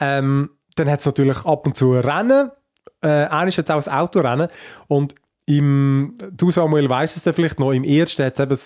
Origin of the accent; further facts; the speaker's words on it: Switzerland; bei uns in der Schweiz